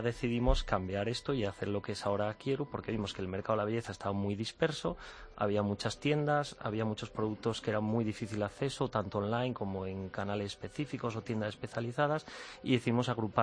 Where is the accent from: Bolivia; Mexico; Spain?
Spain; Asturias; Porque somos asturianos.